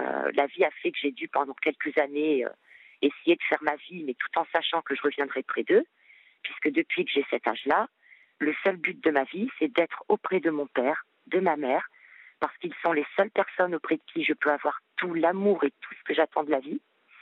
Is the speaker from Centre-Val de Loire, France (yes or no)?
no; Pau, Nouvelle-Aquitaine, France; born there; Donc j'ai 48 ans. Je suis née à Pau.